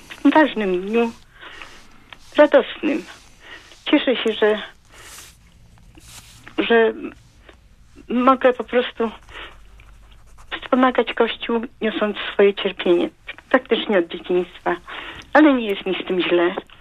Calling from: Lower Silesian Voivodeship, Poland; Ja z Dolnego Śląska dzwonię.

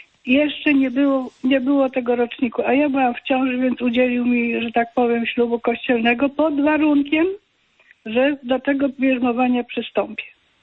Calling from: Zgierz, Łódź Voivodeship, Poland; ze Zgierza.

